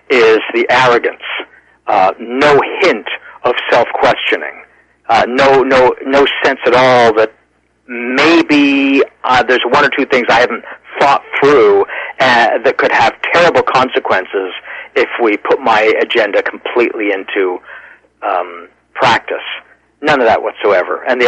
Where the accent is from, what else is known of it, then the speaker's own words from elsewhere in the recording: United States; I'm also American. I'm a Scottish-Canadian American.